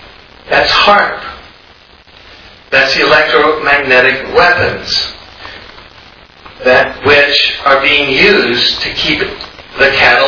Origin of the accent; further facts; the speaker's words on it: Cuba; now in United States; I grew up in Cuba. My mother's Cuban.